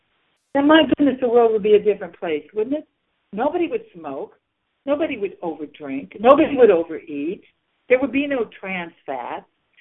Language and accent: English; Columbus, Ohio, United States; also born or lived in New York State / Scranton / Philadelphia; We're all Americans. I grew up in Columbus, Ohio. I finished high school and went to college in St. Louis, Missouri.